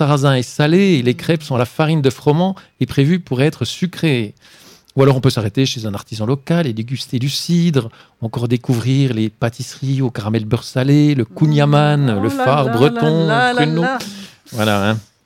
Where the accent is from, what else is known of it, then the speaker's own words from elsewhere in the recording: Switzerland; Quand on est suisse, on les trouve tous charmants.